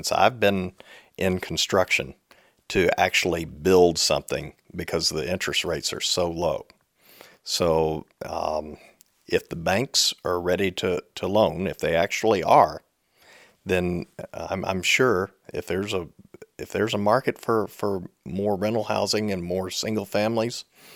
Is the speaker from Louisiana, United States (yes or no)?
yes; Louisiana, United States; I'm originally from Louisiana.